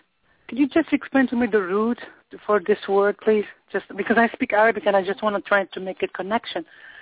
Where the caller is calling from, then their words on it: Boca Raton, Florida, United States; I'm calling from Boca Raton, Florida.